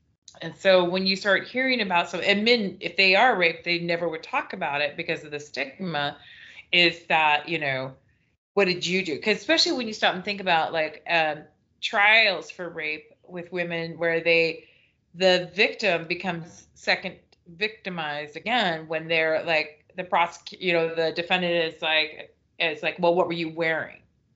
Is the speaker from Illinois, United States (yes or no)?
no; Spokane, Washington, United States; I remember a long time ago when I was a kid growing up in Spokane